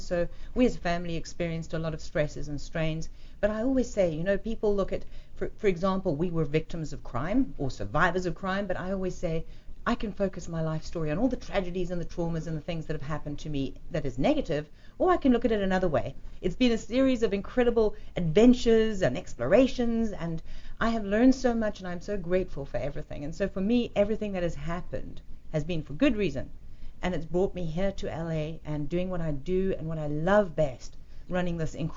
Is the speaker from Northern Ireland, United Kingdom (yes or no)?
no; Kingston, London, United Kingdom; born there; also born or lived in South Africa; I was born initially in Kingston, Surrey, yes, but I spent the greater part of my life in South Africa.